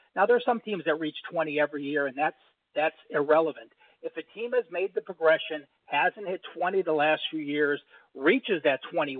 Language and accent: English; Cleveland, Ohio, United States; And it's just because I'm born and raised in Cleveland, follow the Cavs.